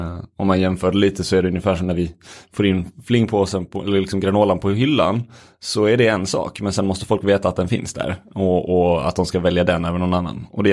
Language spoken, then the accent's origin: Swedish; Helsingborg, Skåne, Sweden; det var ju då hemma i Helsingborg där vi gick i gymnasiet